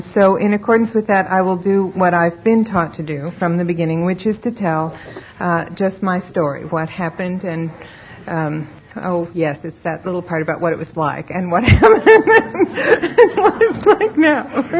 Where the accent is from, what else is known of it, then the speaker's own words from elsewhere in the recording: Beverly Hills, California, United States; I was born and raised in Beverly Hills. 90210 is the zip code of my birth.